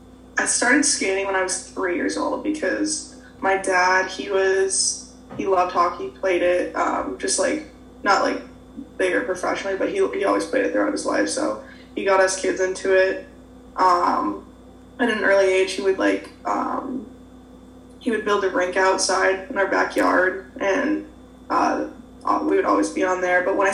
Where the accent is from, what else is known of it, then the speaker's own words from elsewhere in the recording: Beverly, Massachusetts, United States; Yeah, so I'm from Beverly, Massachusetts, so not too far, about 35, 40 minutes north of here